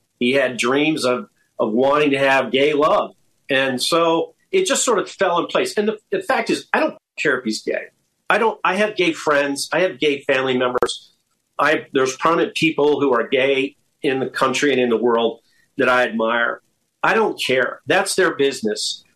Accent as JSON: {"language": "English", "country": "United States", "said": "every day I walked in there, I was proud to be there as an American."}